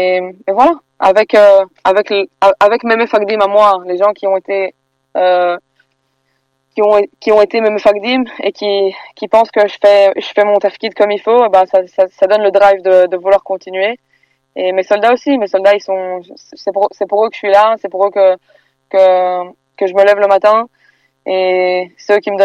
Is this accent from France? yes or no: no; Belgium; born there; Je suis née en Belgique, on parle français à la maison, et du coup mon téléphone est en français